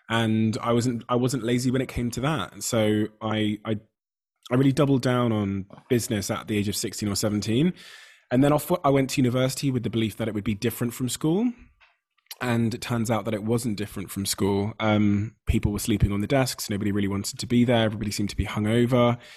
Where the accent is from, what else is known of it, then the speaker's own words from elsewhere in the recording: Plymouth, South West England, United Kingdom; also born or lived in Botswana; So I was born in Africa, in Botswana, came to the UK when I was a baby, 3 or 4 years old, moved to Devon in Plymouth, and joined school